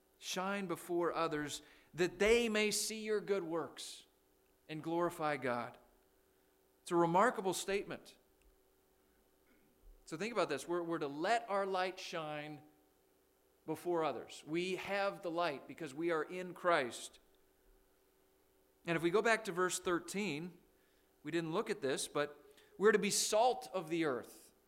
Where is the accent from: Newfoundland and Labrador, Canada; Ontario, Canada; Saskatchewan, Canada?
Saskatchewan, Canada; I grew up in Canada. I grew up in the province of Saskatchewan. We have provinces instead of states.